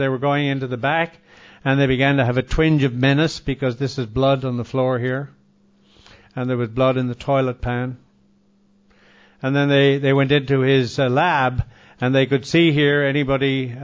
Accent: Australia; I should be grateful for being in any seat or any plane or being an Australian, being invited there to do some work.

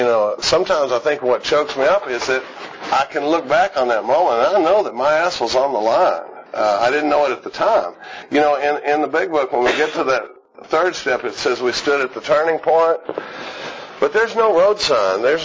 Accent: Austin, Texas, United States; he was from St. Paul, Minnesota, and I was from Austin

